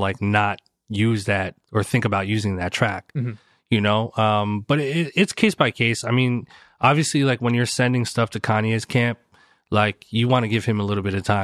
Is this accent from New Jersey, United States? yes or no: yes; Newark, New Jersey, United States; I grew up on Roseville Avenue in Newark, New Jersey, in the hood, baby. The bricks, Brick City.